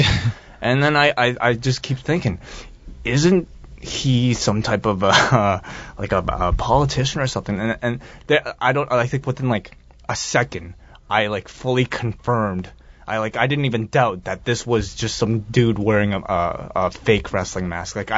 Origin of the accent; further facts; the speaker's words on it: Canada; tell him I'm from Canada